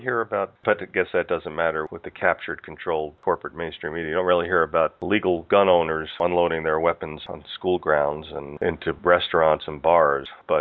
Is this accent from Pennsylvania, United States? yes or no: no; New Jersey, United States; growing up in the United States in the northeast part of the country, we grew up what's now a very populated state, New Jersey.